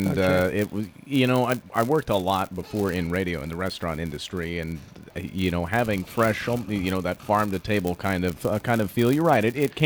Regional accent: Fort Collins, Colorado, United States; I come from Fort Collins. It's not a whole lot of, well, actually, CSU is very ag oriented, but not a whole lot of ag like it would be out here.

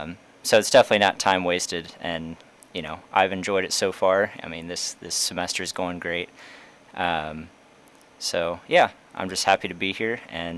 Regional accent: Andale, Kansas, United States; I grew up around Andale, Kansas, so west of Andale, which is 30 minutes west of Wichita. I went to St. Joseph Catholic grade school in Ost, and then I went to Andale High School.

